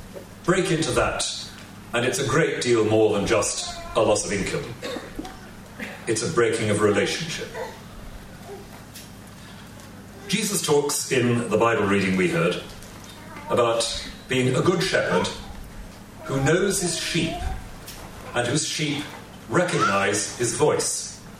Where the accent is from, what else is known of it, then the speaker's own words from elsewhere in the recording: Wales, United Kingdom; one of the stories I grew up with in Wales